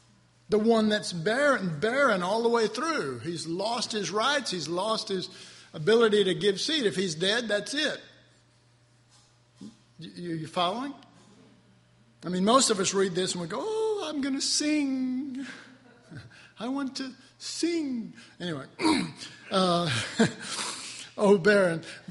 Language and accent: English; Texas, United States; Almost said as the teepee of God. Sorry, I'm Texan.